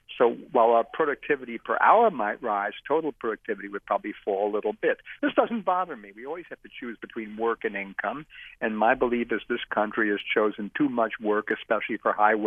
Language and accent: English; United States; I'm an American. I'm used to this. I'm 73.